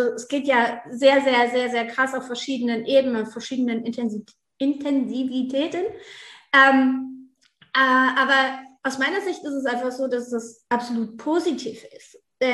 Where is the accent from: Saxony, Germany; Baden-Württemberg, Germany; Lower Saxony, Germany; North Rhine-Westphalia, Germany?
North Rhine-Westphalia, Germany; bin 36, glaube ich. Oh, so mit meinem Alter habe ich immer Schwierigkeiten. Ich komme auf jeden Fall aus der Nähe von Düsseldorf